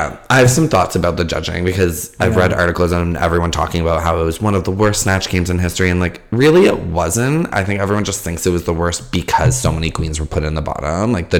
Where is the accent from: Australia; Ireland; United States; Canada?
Canada; Okay, well we're Canadian